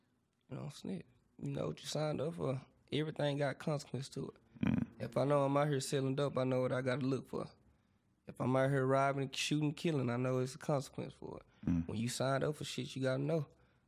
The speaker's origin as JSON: {"language": "English", "town": "Dallas", "region": "Texas", "country": "United States", "said": "I'm from Dallas. Come to Dallas and see."}